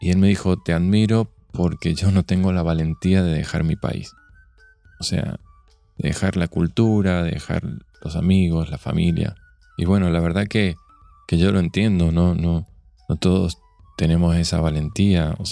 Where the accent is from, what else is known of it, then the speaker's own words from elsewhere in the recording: Argentina; now in United States; cuando salí la primera vez de Argentina y me iba a Estados Unidos